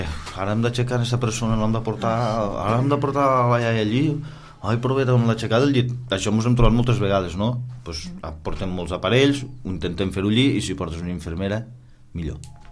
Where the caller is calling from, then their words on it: L'Ametlla de Mar, Catalonia, Spain; Sí, soc de l'Ametlla, de l'Ametlla de Mar